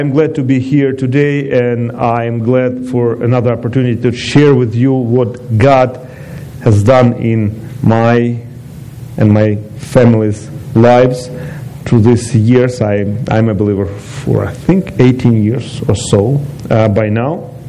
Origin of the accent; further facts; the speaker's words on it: Ukraine; English is a second language; I was born in Ukraine.